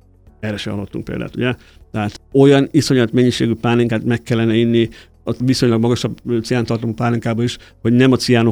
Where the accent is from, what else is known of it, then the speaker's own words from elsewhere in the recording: Gyulakeszi, Veszprém County, Hungary; én mondtam, hogy Gyulakesziben nőttem fel, ez a Csobánc hegytövében lévő kis falu, és az én szüleim, nagyszüleim gazdálkodó paraszt emberek voltak